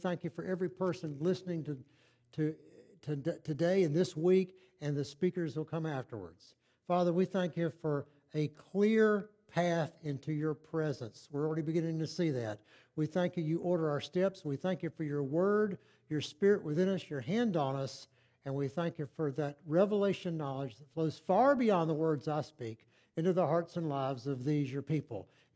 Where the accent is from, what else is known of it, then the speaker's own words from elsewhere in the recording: Gaffney, South Carolina, United States; she and I grew up together in Gaffney. We grew up in elementary school together. We grew up in church together